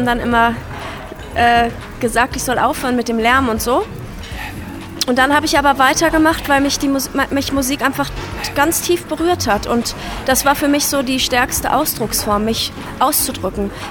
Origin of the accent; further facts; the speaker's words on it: Lower Saxony, Germany; born there; bin eigentlich geboren in Norddeutschland in der Nähe von Bremen und wohne jetzt in der Nähe von, naja, Frankfurt kann man schon, also eigentlich noch näher an Mainz, zwischen Wiesbaden und Mainz.